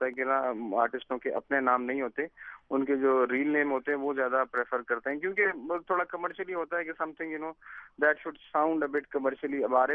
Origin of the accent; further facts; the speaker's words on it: Lahore, Punjab, Pakistan; میری جو ابتدائی تعلیم تھی وہ بیکن ہاؤس سے ہوئی، میری لاہور سے، مطلب کہ میں نے وہاں سے میٹرک وہاں سے کیا